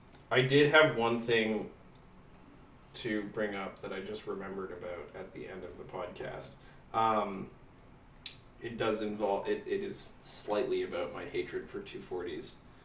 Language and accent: English; Fernie, British Columbia, Canada; He had mutuals with, like, people I grew up with in Fernie.